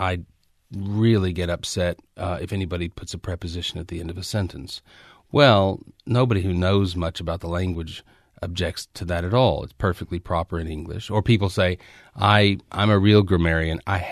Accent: Canyon, Texas, United States; you know, I grew up in West Texas. I grew up in a college town south of Amarillo. It's called Canyon.

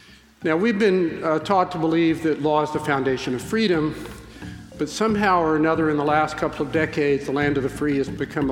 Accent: the South, United States; I grew up in the South and whiled away the summers fishing.

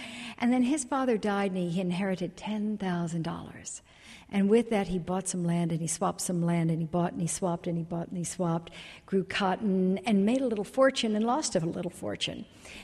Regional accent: Dallas, Texas, United States; born there; I was born in 1950 in Dallas, and people think of me now as being from this very wealthy oil and gas family.

